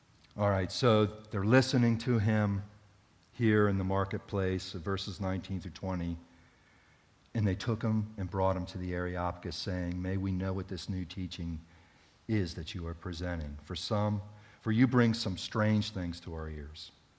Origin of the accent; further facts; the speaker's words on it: United States; we're from the United States, you're from Wales, and yet we're belonging to the same family.